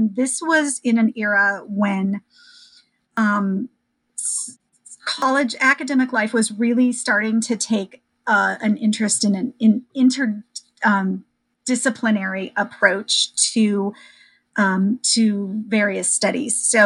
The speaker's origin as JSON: {"language": "English", "region": "Iowa", "country": "United States", "tie": "born or raised there", "said": "So, sure. I grew up in Iowa."}